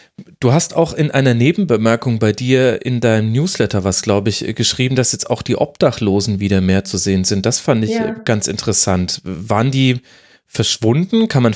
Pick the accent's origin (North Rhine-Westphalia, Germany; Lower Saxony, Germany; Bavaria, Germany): Bavaria, Germany; Munich; Also ich hier als Münchner kann sagen